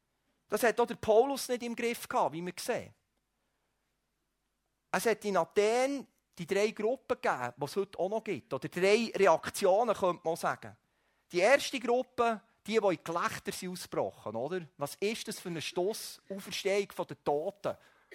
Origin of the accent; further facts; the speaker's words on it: Switzerland; Sogar als Schweizer, die Neutralität lieben, können wir nicht neutral sein gegenüber dieser Botschaft.